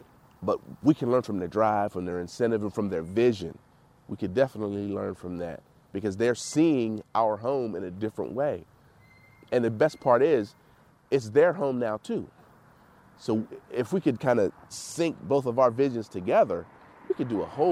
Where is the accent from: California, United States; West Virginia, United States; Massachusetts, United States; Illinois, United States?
West Virginia, United States; Wheeling; I am 40 years old. I'm from Wheeling, West Virginia, preferably East Wheeling